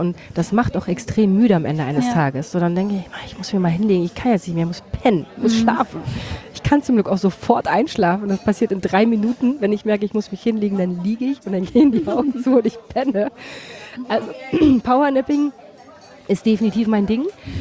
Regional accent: East Germany, Germany; ich komme ja aus dem Osten des Landes

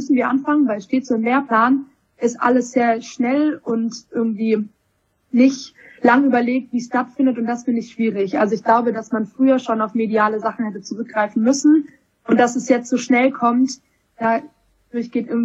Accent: Baden-Württemberg, Germany; Ich bin Schwabe. Ich kann gut mit Geld umgehen. Ich habe einen schwäbischen Migrationshintergrund.

